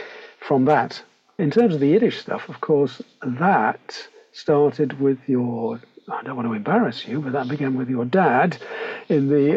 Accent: Liverpool, North West England, United Kingdom; I'm originally from Liverpool, so I was born and bred in Liverpool, where I spent my early years going to the two Jewish schools in Liverpool.

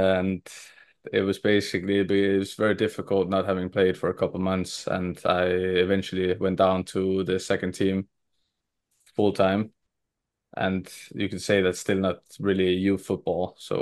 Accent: Denmark; English is a second language; now in Estonia; when I was younger, it was also, of course, like I was from Denmark. I lived there my whole life.

